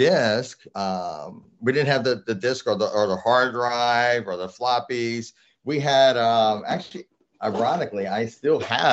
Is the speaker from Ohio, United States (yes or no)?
no; St. Louis, Missouri, United States; now in Texas, United States; So I am from St. Louis. I'm from the Midwest. So used to the cold. I'm in Texas right now. So it's a fairly cold, but it's still not to the level of where I'm from in St. Louis.